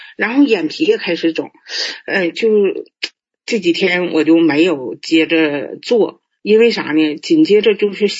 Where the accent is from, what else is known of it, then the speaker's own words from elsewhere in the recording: Qiqihar, Heilongjiang, China; 因为我家是齐齐哈尔的，黑龙江的嘛